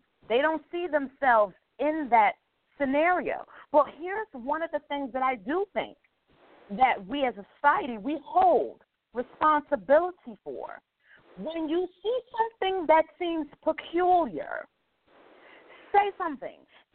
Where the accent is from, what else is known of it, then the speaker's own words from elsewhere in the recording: New York City, New York, United States; now in Nashville, United States; Now, I'm from New York City, but I live in Nashville area.